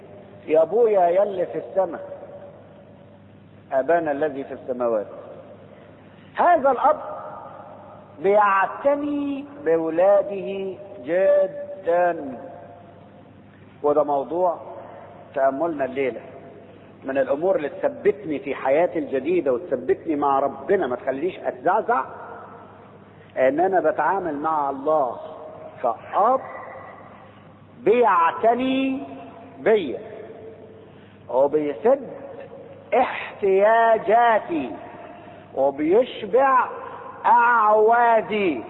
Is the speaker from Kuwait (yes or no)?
no; Egypt; في مثل يقولوه عندنا في مصر، مش عارف عارفين ولا لا، او عندكم زي ولا لا